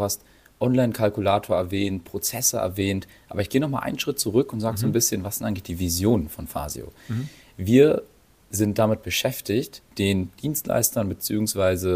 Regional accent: Berlin, Germany; ich bin selber auch aus der Gegend von Berlin

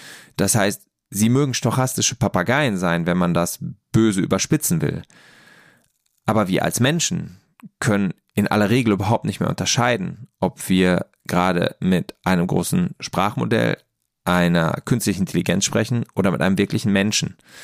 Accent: North Rhine-Westphalia, Germany; Nordrhein-Westfalen, wo ich herkomme

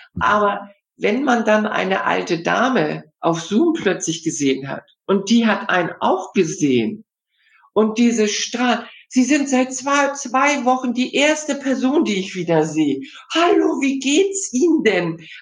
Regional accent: Hamburg, Germany; Ja, ich bin ja schon stolze 65 Jahre alt. Hab gelernt, ich komme ja aus Hamburg

